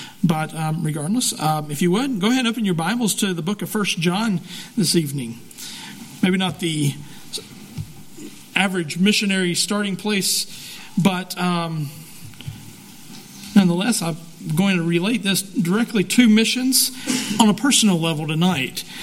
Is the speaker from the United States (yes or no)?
yes; North Carolina, United States; We're from North Carolina, so we have quite a culture shift to get out to Montana